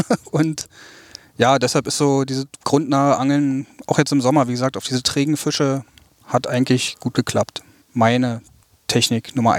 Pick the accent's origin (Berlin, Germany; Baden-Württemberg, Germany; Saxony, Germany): Berlin, Germany; born there; Genau, also ich komme aus Pankow, bin da geboren, wohne mittlerweile auch wieder in Pankow, bin immer mal wieder ein bisschen hin und her gezogen, so in Berlin und ja, jetzt mit Frau und Kind sind wir wieder in Pankow